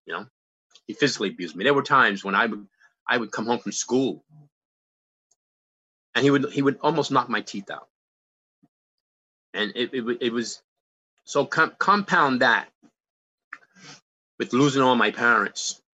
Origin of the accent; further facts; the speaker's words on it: Brooklyn, New York, United States; I grew up in Brooklyn. I was the youngest of six kids.